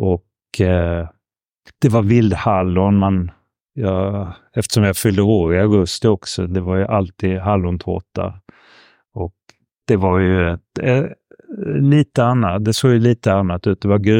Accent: Copenhagen, Capital Region of Denmark, Denmark; jag växte upp i Köpenhamn. Mm. Och min enda kontakt med Sverige var ju att jag pratade svenska med mina föräldrar

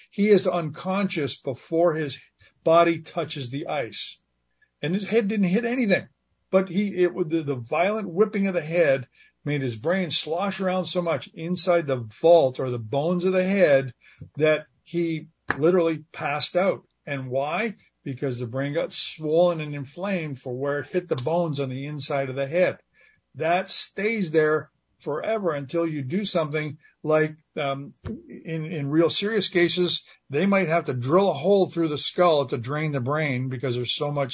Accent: Canada; I'm a hockey fan growing up in Canada.

